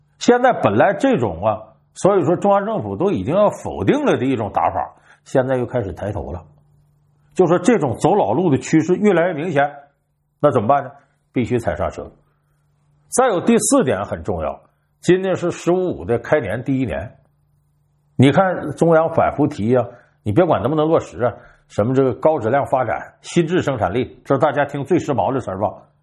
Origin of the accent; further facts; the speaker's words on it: Northeast China, China; 你看我的老家东北有很多的这个地方的县城或者是县级市